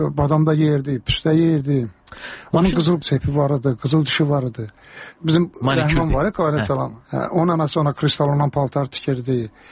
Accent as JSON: {"language": "Azerbaijani", "region": "Karabakh", "country": "Azerbaijan", "said": "Məndə zarafatçı Qarabağlıyam"}